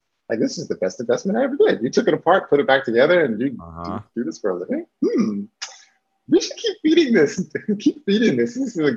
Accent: Shaker Heights, Ohio, United States; when I was growing up in Shaker Heights, Ohio, my mom and my father were entrepreneurs

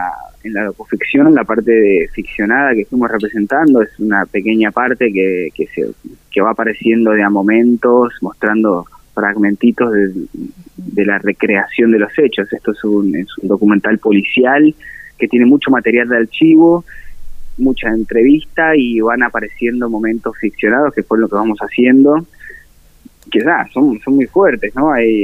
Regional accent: Mendoza, Argentina; now in Buenos Aires, Argentina; desde que me vine a vivir acá a Buenos Aires, siendo, bueno, mendocino, muy joven

